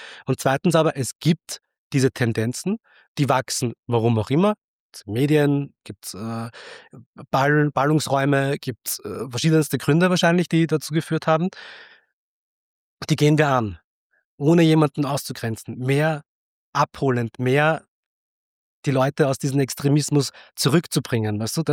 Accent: Vienna, Austria; in Simmering, wo ich aufgewachsen bin und teilweise in Favoriten, da war ich halt viel unterwegs.

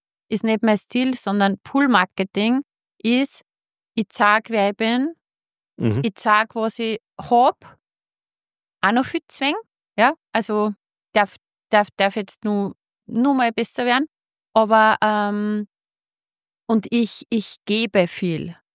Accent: Austria; bei uns in Österreich ist das ja ganz anders geregelt.

